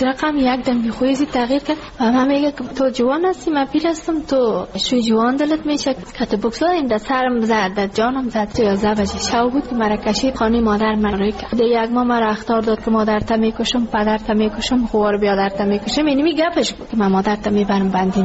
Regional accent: Ghazni, Afghanistan; now in Kabul, Afghanistan; ما کابل آمده از غزنی هستیم

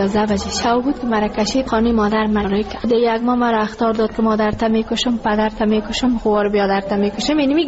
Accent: Ghazni, Afghanistan; now in Kabul, Afghanistan; شکر خدا ناشکری نمیکردم که ما کابل آمده از غزنی هستیم.

